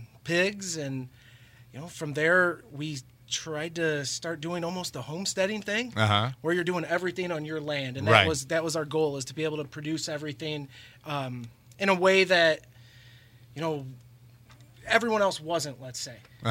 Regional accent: Highland, Indiana, United States; I'm from Highland. I taught in Schererville. I farm in Crown Point.

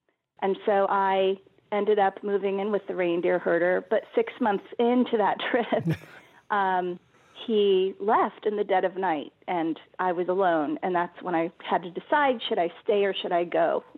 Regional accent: Indiana, United States; I'm a Midwesterner. I'm from Indiana, and I don't know what it's like in Oklahoma

